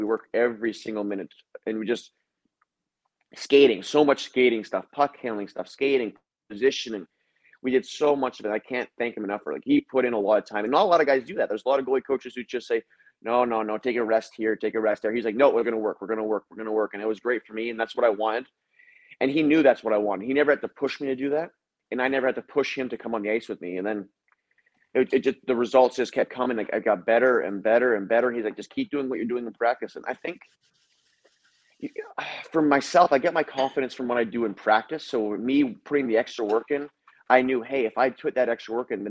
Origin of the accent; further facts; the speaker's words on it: Canada; because I'm Canadian as well.